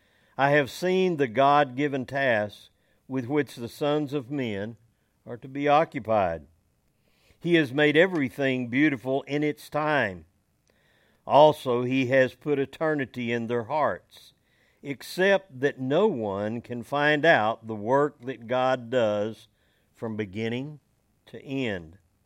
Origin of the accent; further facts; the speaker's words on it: Odessa, Texas, United States; and I grew up out in Odessa in West Texas, very similar to here.